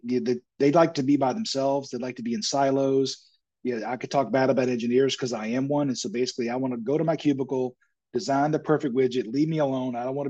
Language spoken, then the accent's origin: English; the South, United States; at least where I grew up in the South.